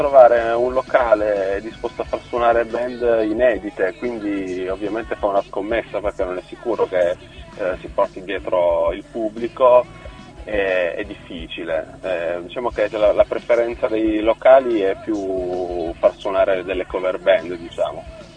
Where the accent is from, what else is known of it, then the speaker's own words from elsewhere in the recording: Turin, Piedmont, Italy; siamo di Torino